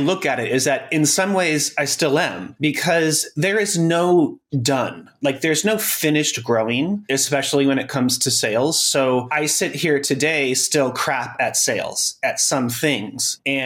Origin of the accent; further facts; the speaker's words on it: Sacramento, California, United States; And that was in California where I grew up. I grew up in Sacramento, California.